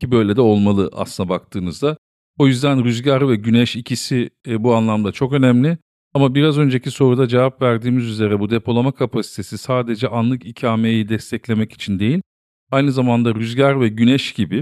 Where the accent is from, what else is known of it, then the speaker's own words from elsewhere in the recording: Denizli, Turkey; Ben Denizli'yim aslen. Gerçi her ne kadar orada çok az bir yıl süre orada geçirmiş olsam da.